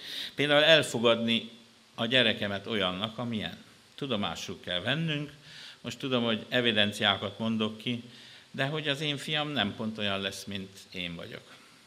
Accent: Nyáregyháza, Pest, Hungary; also born or lived in Budapest; nyáregyházi vagyok egyébként, az egy Dél-Pest megyei falu.

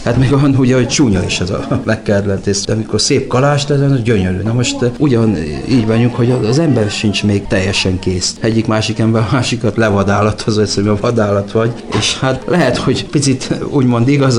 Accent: Mureș County, Romania; családból származom, Marosvásárhely mellett

